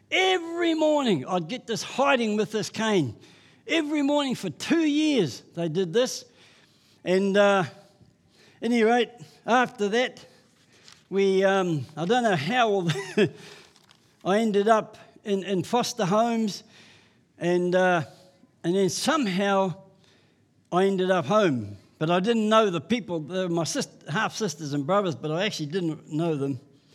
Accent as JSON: {"language": "English", "region": "Auckland", "country": "New Zealand", "tie": "born there", "said": "I was born in 1947. I was born in Mount Eden Prison."}